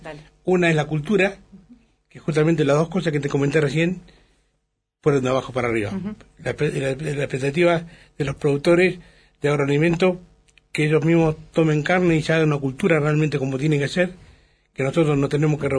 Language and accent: Spanish; Sarmiento, Chubut, Argentina; Yo tengo 61 años, le contaba, soy nativo de Sarmiento, y mi niñez y adolescencia no había chacra que no tuviera una parva de pasto.